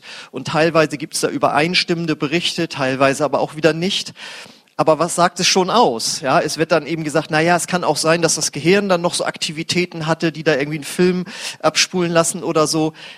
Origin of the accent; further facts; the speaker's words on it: Husum, Schleswig-Holstein, Germany; Ich komme aus Husum an der Nordsee, graue Stadt, ne, wisst ihr, am Meer.